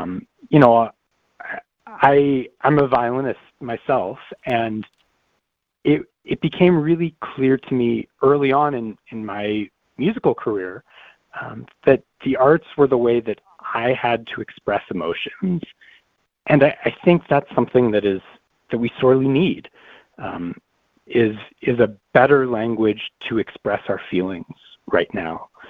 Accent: Colorado Springs, Colorado, United States; moved away; also born or lived in New York City; So I grew up in Colorado Springs and quite frankly couldn't wait to get out. I moved to New York City and pursued a performing career in the city for several years.

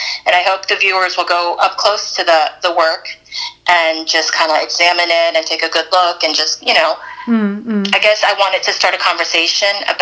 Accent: United States; So I'm Korean American, and the issue of the comfort woman is really important for Koreans.

